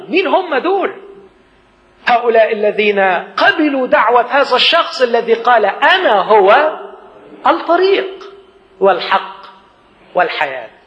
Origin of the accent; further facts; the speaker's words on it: Upper Egypt, Egypt; أنا جاي من الصعيد وكنت بسمع